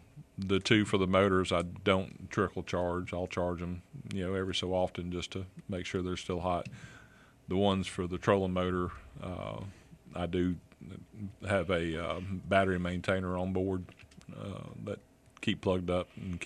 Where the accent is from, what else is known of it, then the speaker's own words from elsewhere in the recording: Dauphin Island, Alabama, United States; I grew up and been around Dauphin Island my whole life